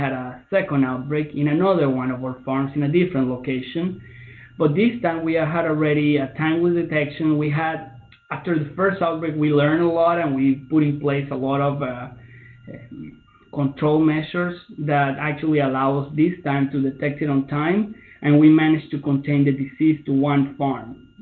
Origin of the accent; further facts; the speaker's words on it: Venezuela; also born or lived in Russia; So I am originally from Venezuela, where I obtained my DVM. I lived for 6 years in Russia